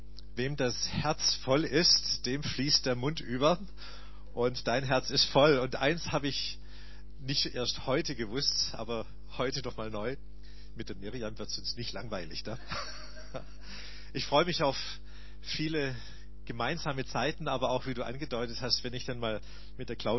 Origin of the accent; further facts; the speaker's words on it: Stuttgart, Baden-Württemberg, Germany; In meiner Heimatgemeinde in Stuttgart, in der Olga-Gemeinde